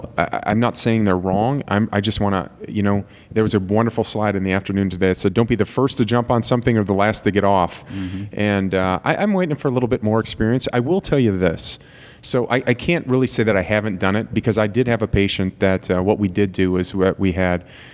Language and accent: English; Wisconsin, United States; I'm from Wisconsin at the end of the day